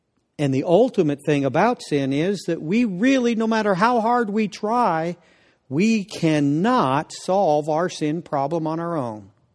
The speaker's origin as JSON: {"language": "English", "region": "Kansas", "country": "United States", "said": "She was in Albany, New York. I was from Kansas."}